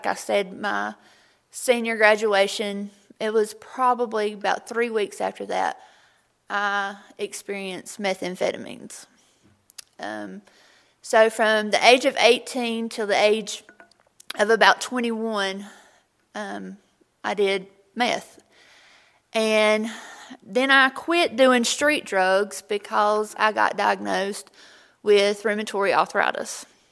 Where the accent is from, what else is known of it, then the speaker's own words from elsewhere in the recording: Monroe, North Carolina, United States; Growing up, I had a great childhood. My daddy is a pastor. But when I was younger, we're from Monroe, North Carolina.